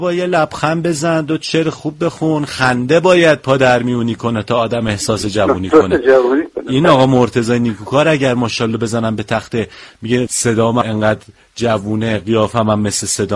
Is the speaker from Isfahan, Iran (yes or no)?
yes; Isfahan, Iran; من خودم اصفهانیم. و ما یه رگمون اصفهانیه